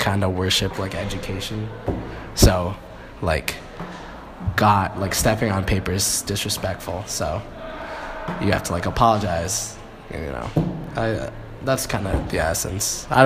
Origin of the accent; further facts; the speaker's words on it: West Windsor, New Jersey, United States; Oh, I'm from New Jersey, West Windsor.